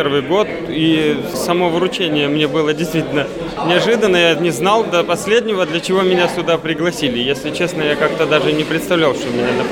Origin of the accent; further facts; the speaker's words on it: Podporozhye, Leningrad Oblast, Russia; now in Veliky Novgorod, Russia; Нет, я из Ленинградской области, из города Подпорожья.